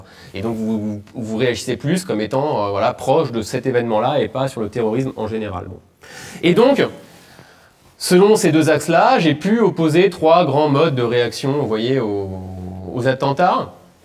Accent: France; Ok, en tant que Français, on a été libéré par les Américains

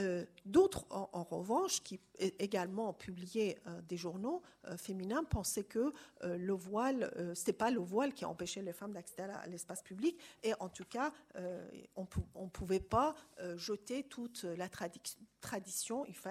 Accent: Iran; concernant mon pays natal, l'Iran

